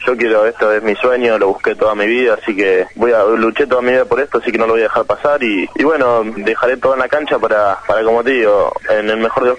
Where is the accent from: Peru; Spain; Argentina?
Argentina; Santa Fe; born there; yo nací en San Fabio Mismo Norte, una localidad acá de la provincia de Santa Fe